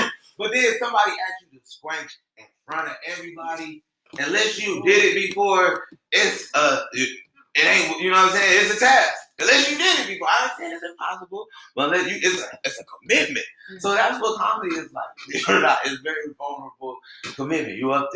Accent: California, United States; it was just pretty much the same things you always hear about Southern Cali growing up.

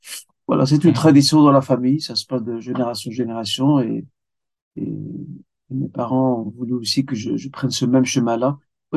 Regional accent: Brussels, Brussels-Capital Region, Belgium; also born or lived in Medina, Saudi Arabia; moi, je réside à Bruxelles. Je suis né à Bruxelles. J'ai un parcours, classique en Belgique, à savoir celui d'études primaires, secondaire, en tout cas une bonne partie des secondaires.

